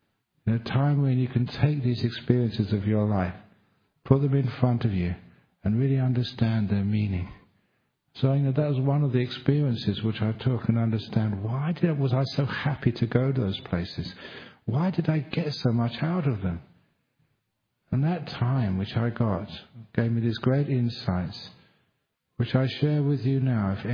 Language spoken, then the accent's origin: English; Australia; I come from Australia.